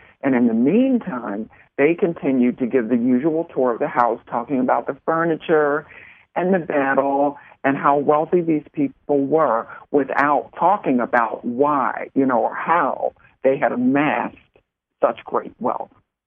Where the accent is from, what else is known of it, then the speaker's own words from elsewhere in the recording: Philadelphia, Pennsylvania, United States; But right in Philadelphia, in my hometown, where there is this perception that there never was any slavery.